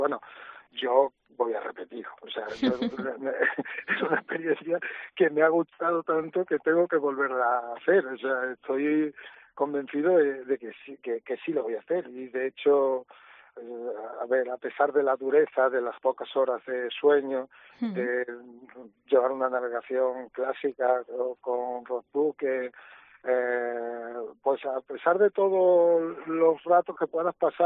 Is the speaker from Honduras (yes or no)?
no; Badajoz, Extremadura, Spain; Y digo, no, mira, somos de Badajoz.